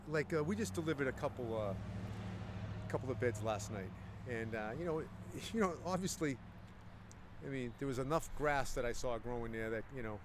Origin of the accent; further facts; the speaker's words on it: Hull, Yorkshire and the Humber, United Kingdom; and I come from Hull, and he was saying